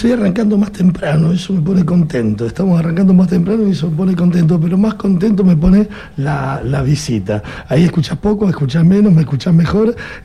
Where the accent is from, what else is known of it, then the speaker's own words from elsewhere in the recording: Buenos Aires, Argentina; yo me crié en Buenos Aires, en el conurbano.